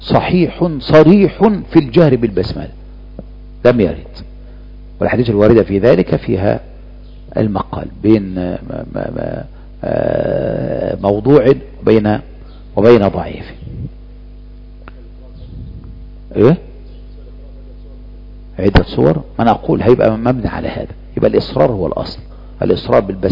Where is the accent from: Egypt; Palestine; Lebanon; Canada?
Egypt; وإذا مشهور عندنا في مصر